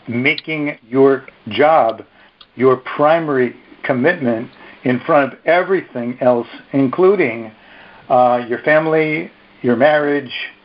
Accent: East Coast, United States; We were living on the East Coast at the time. We're both from the East Coast.

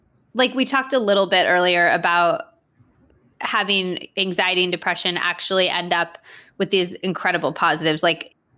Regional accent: California, United States; now in New York, United States; I'm from California. I live in New York now. And I'm always like, should I move back to California

